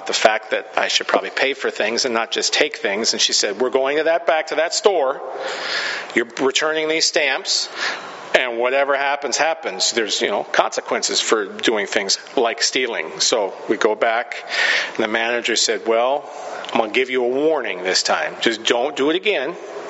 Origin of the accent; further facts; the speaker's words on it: Stanwood, Washington, United States; also born or lived in Camano Island; I grew up in Camino Island and Stanwood, and they're all Norwegian up there, so we called it Sprouse Ritz.